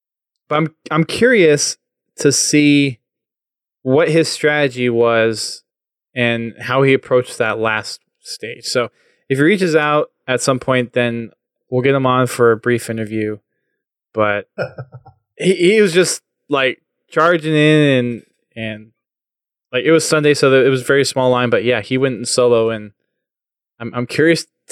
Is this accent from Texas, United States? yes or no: yes; Houston, Texas, United States; So next stop is Houston, my hometown. I'll be leaving on Wednesday so I can spend a little extra time with my family before everything happens.